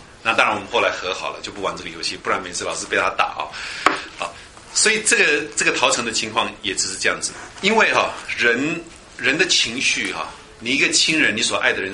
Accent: Indonesia; moved away; 我们在印尼哈，我以前小时候在印尼，

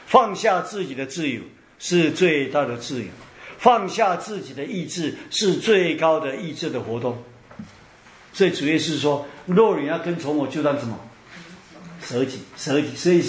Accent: China; 所以我们中国人，特别是华人，要让耶稣的爱来什么，来转换我们

